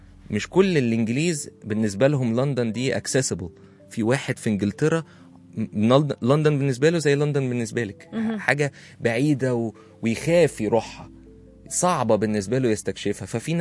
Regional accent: Cairo, Cairo Governorate, Egypt; انا وانت من القاهره،

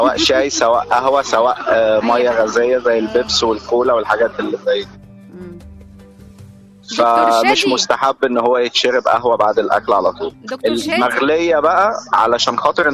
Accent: Asyut, Asyut Governorate, Egypt; يعني رمضان اكتر كان عندنا في الصعيد، سيبك من اجواء القاهره.

